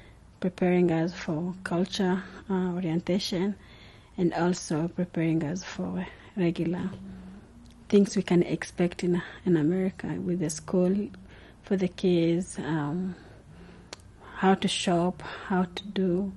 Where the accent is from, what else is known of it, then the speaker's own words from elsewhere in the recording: DR Congo; now in Colorado Springs, United States; I'm originally from Democratic Republic of the Congo, and I live in Colorado Springs, Colorado. So we just first came here in the United States in 2000, July.